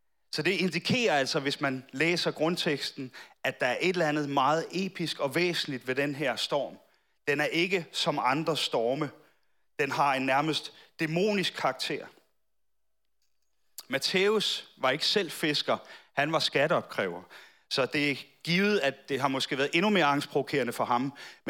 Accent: Capital Region of Denmark, Denmark; Jeg er fra Bornholm. Jeg er bådflygtning fra Bornholm.

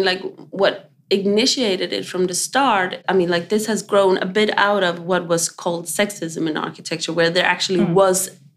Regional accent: Sweden; now in Copenhagen, Denmark; And as you say, I live here in Copenhagen. I'm originally from Sweden, but moved here in 2006 and been here ever since.

